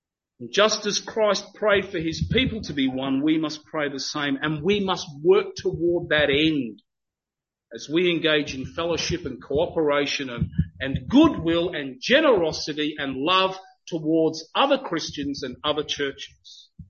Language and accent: English; Adelaide, South Australia, Australia; and of course I'm from Adelaide